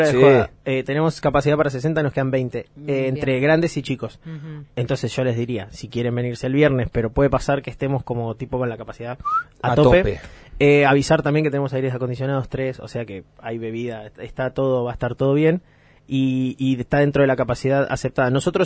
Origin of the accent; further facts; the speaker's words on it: Fernández Oro, Río Negro, Argentina; also born or lived in La Plata; yo soy de Fernández Oro en realidad, nací en La Plata